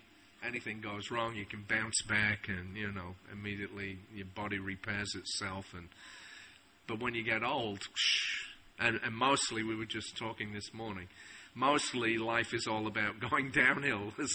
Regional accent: Scunthorpe, Yorkshire and the Humber, United Kingdom; being born and brought up in Scunthorpe, or as Rameshwara used to call it, Scumthorpe.

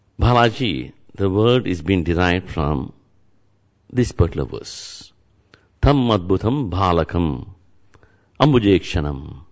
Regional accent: Tirupati, Andhra Pradesh, India; since I am from Tirupati.

